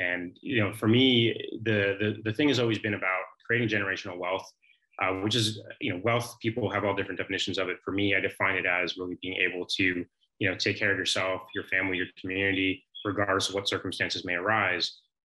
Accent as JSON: {"language": "English", "town": "San Francisco", "region": "California", "country": "United States", "said": "I'm from San Francisco originally, and that's really, I grew up in the industry out there."}